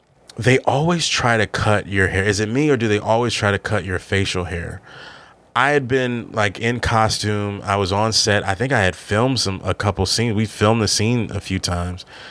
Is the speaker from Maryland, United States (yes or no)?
yes; Maryland, United States; because I am from the Maryland, D.C. area, and I'm not a big seafood guy